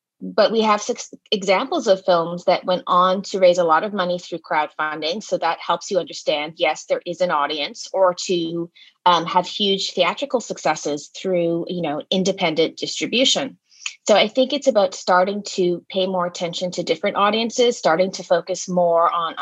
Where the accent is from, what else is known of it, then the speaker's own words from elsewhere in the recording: Canada; at least I'm Canadian